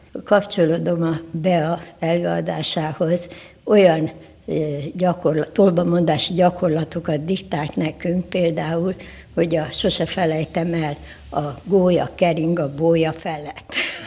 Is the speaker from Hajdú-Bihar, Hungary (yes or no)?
no; Szentendre, Pest, Hungary; Nem, én Szentendrei vagyok, de általában elég messze laktunk az iskolától